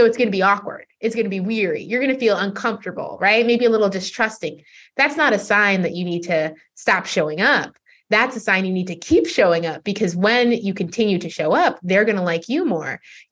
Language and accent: English; United States; Like, I'm from the US too.